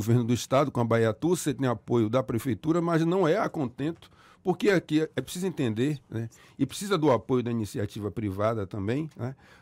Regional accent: Bahia, Brazil; Eu sou do Garcia e os trios passavam na frente da entrada da casa da minha avó, né?

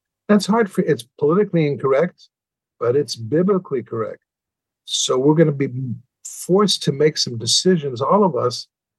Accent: Canada; I remember growing up in Canada

